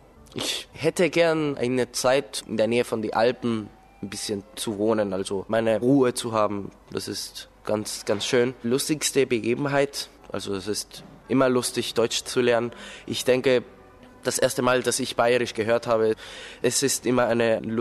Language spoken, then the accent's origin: German; Caracas, Capital District, Venezuela; German is a second language; Ich komme aus Caracas, Venezuela. Ich bin 1995 geboren. Und ja, also ich lerne Deutsch, weil ich habe deutsche Vorfahren. Mein Opa kommt aus München.